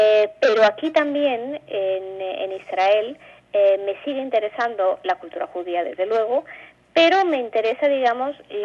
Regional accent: Spain; moved away; Aquí uno es famoso cuando dice que es español. ¡Oh, español! ¿Qué haces aquí siendo español? ¿Cómo es que te vienes desde España aquí, no?

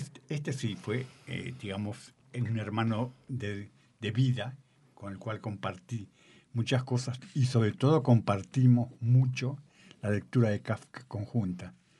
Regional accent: Concepción del Uruguay, Entre Ríos, Argentina; born there; yo nací en Concepción del Uruguay, en una ciudad más grande, pero estaba mucho tiempo en casa de mi abuela

